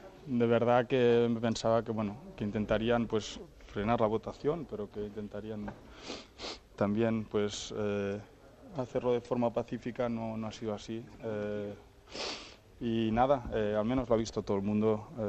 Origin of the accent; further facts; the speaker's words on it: Catalonia, Spain; Soy y me siento catalán